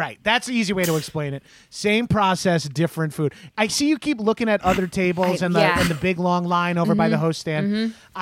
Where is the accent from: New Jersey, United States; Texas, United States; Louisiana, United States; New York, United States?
New York, United States; And I'm from New York, so I am very familiar with moist cakes.